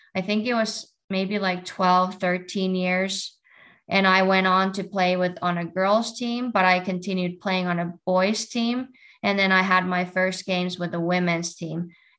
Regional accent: Finland; But growing up in Finland was great. It's a beautiful country, lots of outdoors, and we have a cabin there.

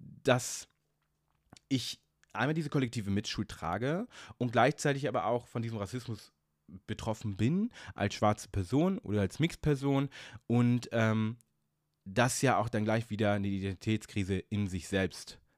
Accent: Hanover, Lower Saxony, Germany; Also Hannover zum Beispiel, meine Heimat, ist eine Stadt, die komplett zerbombt wurde.

